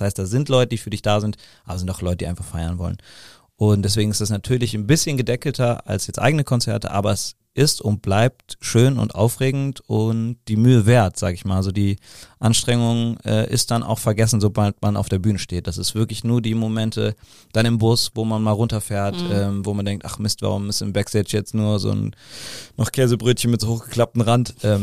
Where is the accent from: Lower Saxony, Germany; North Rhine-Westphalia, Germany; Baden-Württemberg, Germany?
North Rhine-Westphalia, Germany; Cologne; born there; Also ich bin in Köln-Porz geboren.